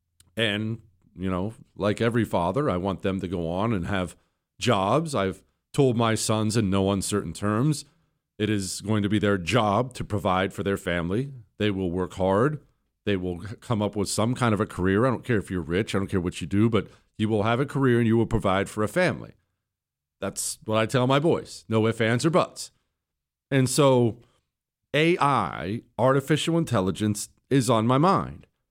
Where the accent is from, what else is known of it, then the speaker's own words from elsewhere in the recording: United States; Because I'm an American, I chose the Chipotle ranch option.